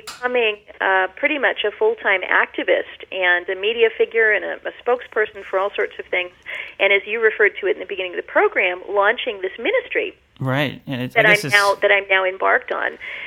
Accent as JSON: {"language": "English", "town": "Los Angeles", "region": "California", "country": "United States", "tie": "born or raised there", "said": "And then growing up in Los Angeles, in that sort of self-centered and hedonistic and very corrupt culture, I wandered away."}